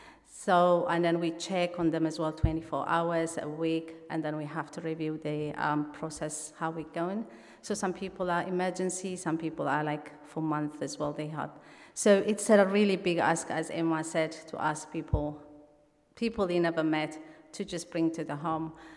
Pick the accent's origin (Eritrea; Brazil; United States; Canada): Eritrea; English is a second language; moved away as an adult; now in United Kingdom; I am from Eritrea. I'm a journalist. And I came to the UK when the war broke between Eritrea and Ethiopia.